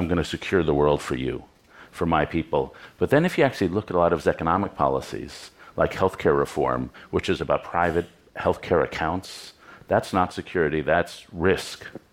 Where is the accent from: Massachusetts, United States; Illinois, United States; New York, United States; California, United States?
New York, United States; New York City; Yeah, I should say I grew up in Lower Manhattan in the triangle between ABC Carpets, the Strand Bookstore, and the Odeon Restaurant.